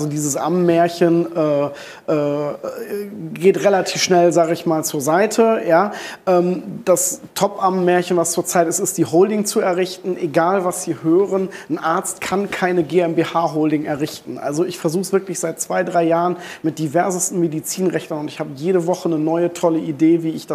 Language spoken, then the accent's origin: German; Duisburg, North Rhine-Westphalia, Germany; ich bin Ruhrgebietskind, ich komme aus Duisburg.